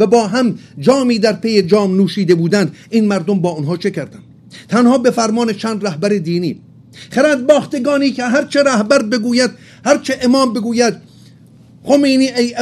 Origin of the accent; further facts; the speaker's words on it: Hamadan, Iran; born there; چون من خودم زاده ارومیه نیستم، شوربختانه من در همدان خوشبختانه به دنیا اومدم و در سن بالای 18-19 سالگی برای نخستین بار به سری به رضایه زدم به ارومیه